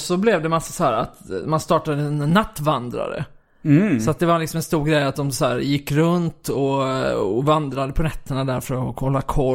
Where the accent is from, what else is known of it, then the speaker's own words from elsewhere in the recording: Kristianstad, Skåne, Sweden; Jag är uppvuxen i Kristianstad då.